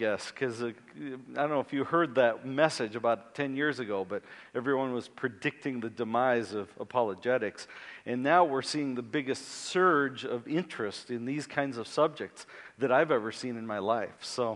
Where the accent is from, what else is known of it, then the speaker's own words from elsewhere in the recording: Akron, Ohio, United States; also born or lived in Youngstown; Now, I was born in Youngstown, Ohio. I don't know if that's a good thing or a bad thing. Apparently, it's okay. And then we moved to Akron, Ohio, when I was about this week.